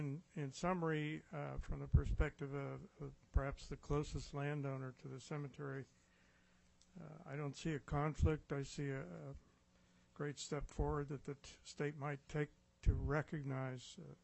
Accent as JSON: {"language": "English", "town": "Juneau", "region": "Alaska", "country": "United States", "said": "I'm from Juneau, also a property owner in Thunder Bay"}